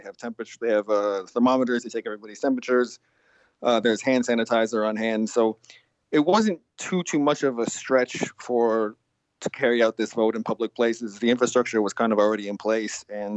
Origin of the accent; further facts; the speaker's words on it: Canada; I mean, I'm from Canada, and I can't recall ever being in Canada at a time when people seemed really excited to vote.